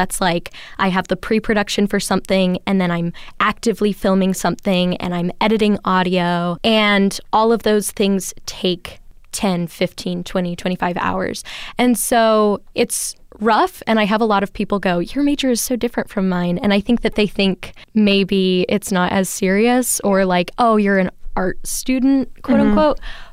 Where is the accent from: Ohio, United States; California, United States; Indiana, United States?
Ohio, United States; Fairfield; I'm from Fairfield, Ohio.